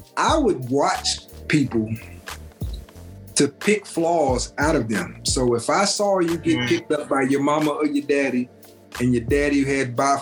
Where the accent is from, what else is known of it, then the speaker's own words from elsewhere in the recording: Memphis, Tennessee, United States; Especially where I'm from. I'm from Memphis.